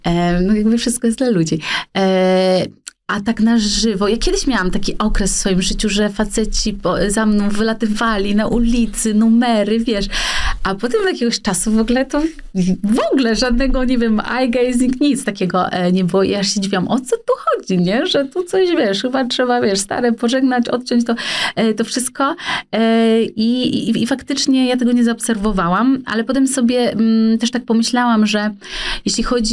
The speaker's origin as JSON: {"language": "Polish", "town": "Tricity", "region": "Pomeranian Voivodeship", "country": "Poland", "said": "ja pochodzę z Trójmiasta."}